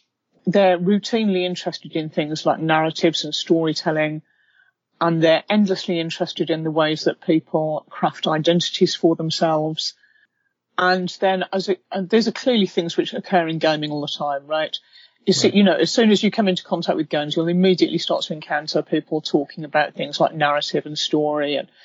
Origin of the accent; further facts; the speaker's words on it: United Kingdom; I'm British, as you can probably tell.